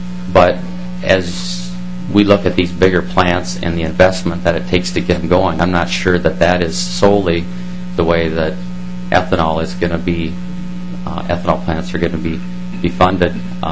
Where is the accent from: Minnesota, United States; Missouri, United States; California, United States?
Minnesota, United States; Kasson; I'm from Kasson. I farm there and serve on the Alcorn board.